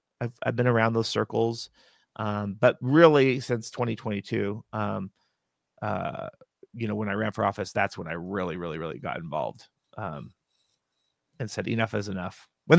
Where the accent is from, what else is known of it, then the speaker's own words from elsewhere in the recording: Yakima, Washington, United States; And I was raised in Yakima, so since 74. My family's been here, actually, since the Great Depression, so in the state of Washington.